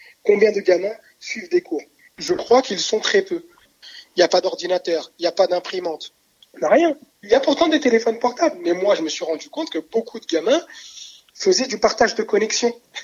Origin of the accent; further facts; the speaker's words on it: La Courneuve, Île-de-France, France; 33 ans, j'habite à La Courneuve, je suis né à La Courneuve, même s'il n'y a pas d'hôpital, je suis né chez moi.